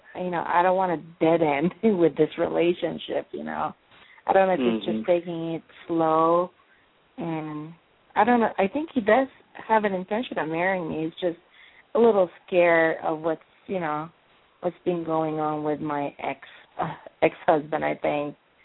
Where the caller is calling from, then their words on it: New Mexico, United States; from New Mexico.